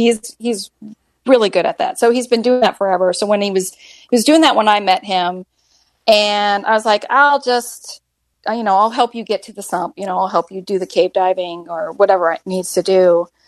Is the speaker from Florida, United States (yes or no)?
yes; Florida, United States; Again, handed me my behind because I'm from Florida and elevation training, you just can't